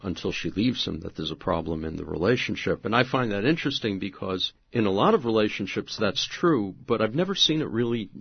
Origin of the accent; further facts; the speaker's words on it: New York, United States; as someone growing up in New York who never, ever knew there was anything about cricket